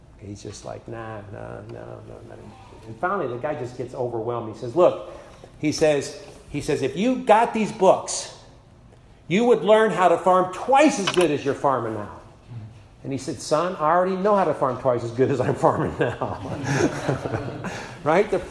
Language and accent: English; Virginia, United States; I remember I grew up in Virginia, and we had a garden, and so we loved sweet corn